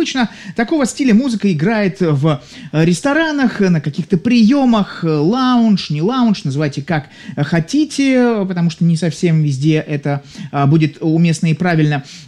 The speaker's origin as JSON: {"language": "Russian", "region": "Saint Petersburg", "country": "Russia", "said": "вас как? Я из Санкт-Петербурга"}